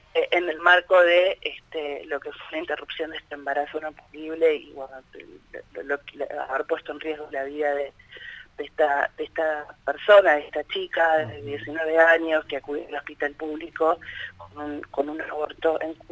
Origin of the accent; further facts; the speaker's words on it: Gualeguaychú, Entre Ríos, Argentina; a mí me llama mucho la atención, yo soy de Gualeguaychú.